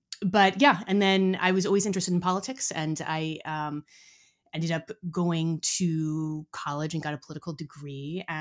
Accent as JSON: {"language": "English", "region": "Arizona", "country": "United States", "tie": "born or raised there", "also_born_or_lived": "Omaha, Nebraska / Colorado", "said": "I was born in Omaha, Nebraska, but my family kind of quickly, I basically kind of grew up in Colorado from, you know, like 4 or 5 years old up until middle school. Mm-hmm. And then from middle school on, I grew up in Arizona, went to college there."}